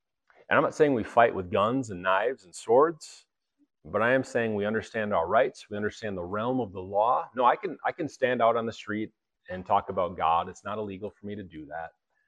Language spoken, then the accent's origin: English; United States; I'm an American. I have free speech.